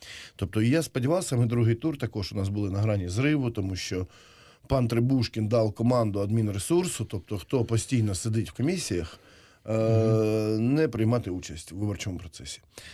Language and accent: Ukrainian; Donetsk, Donetsk Oblast, Ukraine; до війни я жив в Донецьку, я народився в Донецьку, я коренний донеччанин